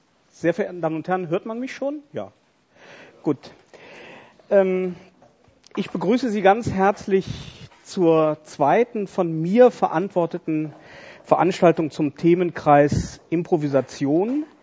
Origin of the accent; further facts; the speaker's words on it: Cologne, North Rhine-Westphalia, Germany; Ich komme ja aus Köln und in Köln ist es so, wenn man eine Sache zum zweiten Mal macht, hat man eine Tradition.